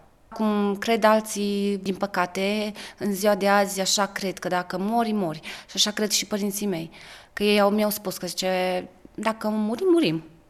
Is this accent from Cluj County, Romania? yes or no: yes; Câmpia Turzii, Cluj County, Romania; moved away as an adult; Eu m-am născut în Câmpia Turzii și până la vârsta de 25 de ani.